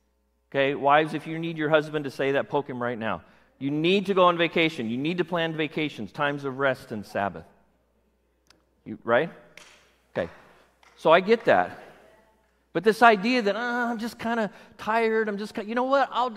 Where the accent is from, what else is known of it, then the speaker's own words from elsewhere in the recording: California, United States; And I'm a Californian, I get it.